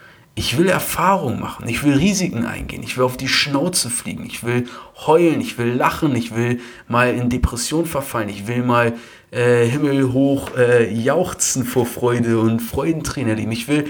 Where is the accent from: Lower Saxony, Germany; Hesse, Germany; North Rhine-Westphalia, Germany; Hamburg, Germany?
Hamburg, Germany; ich bin hier in Deutschland, in Hamburg aufgewachsen, so, einfach aus einer guten mittelständischen Familie